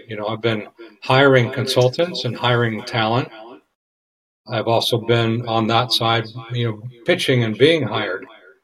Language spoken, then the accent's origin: English; Canada; because I had said I was from Canada. And we said, oh, well, I'm from Canada too.